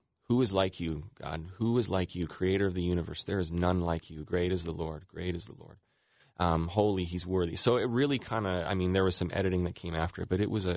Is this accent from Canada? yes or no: yes; Calgary, Alberta, Canada; moved away as an adult; I was growing up in Calgary, Alberta, Canada